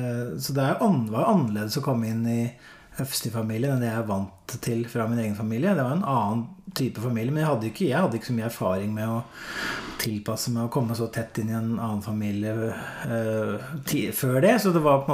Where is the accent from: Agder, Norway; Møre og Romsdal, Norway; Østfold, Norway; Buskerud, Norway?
Østfold, Norway; Spydeberg; der jeg kommer fra i Indre Østfold, Spydeberg.